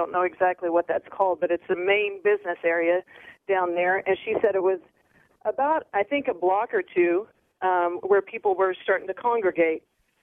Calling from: Kansas, United States; I'm calling from Kansas.

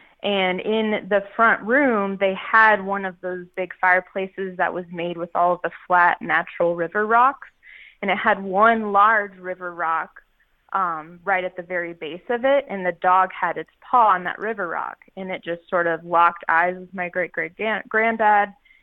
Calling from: Atlanta, Georgia, United States; I am calling from Atlanta, Georgia. Well, actually, I'm north. I'm close to Canton, which is like about, 45 or an hour north of actual Atlanta.

